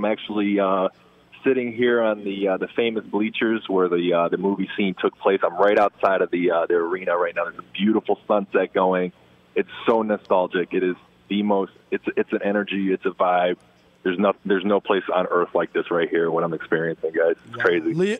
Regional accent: Japan; as you know, I was born and raised in Japan, and I played baseball back in Japan.

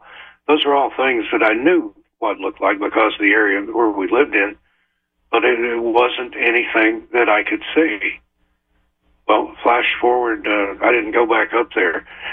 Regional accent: Tennessee, United States; there was something that I encountered in the woods in the area where I grew up in West Oxford County, Tennessee.

